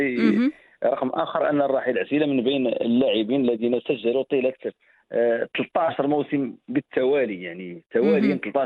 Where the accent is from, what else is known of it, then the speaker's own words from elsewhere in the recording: Morocco; احنا كمثل مغربي